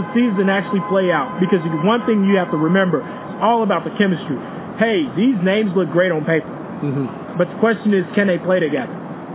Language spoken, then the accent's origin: English; Chicago, Illinois, United States; I'm from Chicago, yeah.